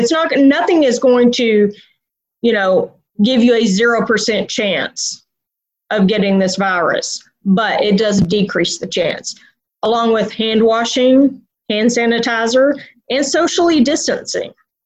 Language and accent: English; Texas, United States; I'm actually from Texas originally, and that's where I moved back to.